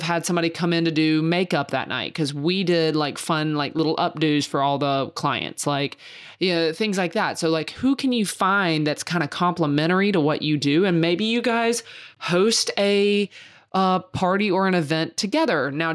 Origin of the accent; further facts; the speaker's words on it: the South, United States; I said dressing because I'm from the South, y'all.